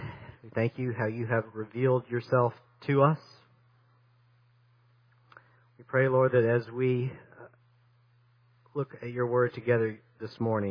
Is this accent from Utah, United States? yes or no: no; Tennessee, United States; My family, we grew up in East Tennessee, going to the lake a lot of times on weekends, and we had a houseboat.